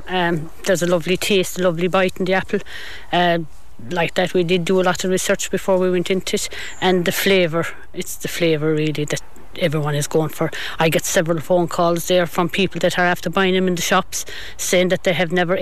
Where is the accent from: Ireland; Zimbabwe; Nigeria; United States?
Ireland; Ballyheigue, Munster; No, I didn't come from a farming background. I'm from Ballyheigue. We live in the village.